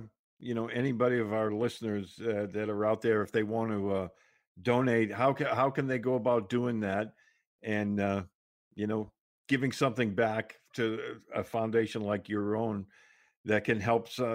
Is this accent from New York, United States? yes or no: no; Boston, Massachusetts, United States; I grew up in Boston, so anything like, you know, tropical, you had to send a picture home.